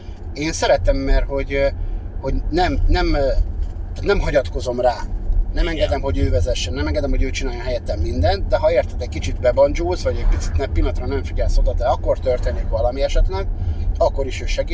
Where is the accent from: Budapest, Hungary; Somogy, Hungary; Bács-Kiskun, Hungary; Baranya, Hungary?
Budapest, Hungary; ugye én Békásmegyeren nőttem fel